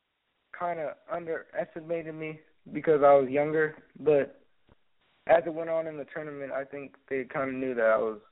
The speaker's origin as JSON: {"language": "English", "town": "Chino Hills", "region": "California", "country": "United States", "tie": "born or raised there", "said": "My hometown is Chino Hills, and I'll be playing with the Chino Hills Bulldogs."}